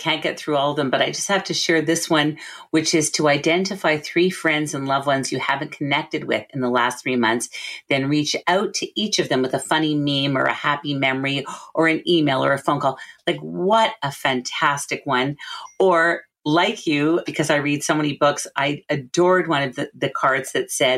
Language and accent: English; Canada; I'm saying Barnes and Noble because we're Canadian.